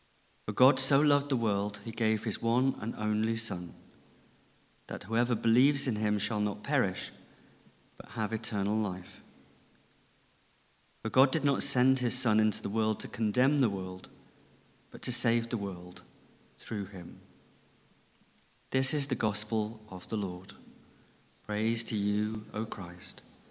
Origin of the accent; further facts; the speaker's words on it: North West England, United Kingdom; and I grew up in Lancashire, where we thought you had to use your passport to go to Yorkshire.